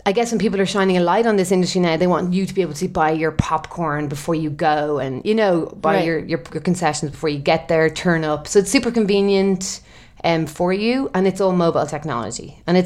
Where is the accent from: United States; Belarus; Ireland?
Ireland; I'm Irish.